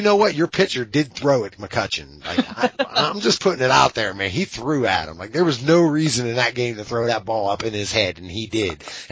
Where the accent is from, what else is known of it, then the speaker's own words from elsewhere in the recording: Pittsburgh, Pennsylvania, United States; My hometown.